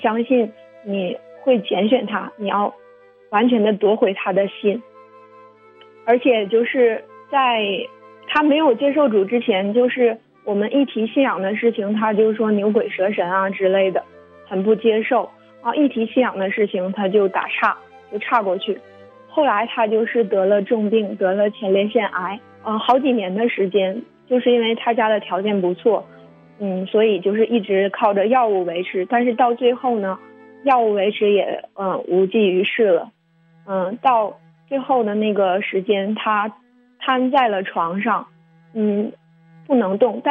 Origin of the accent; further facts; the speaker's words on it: Liaoning, China; 大家好，我是辽宁的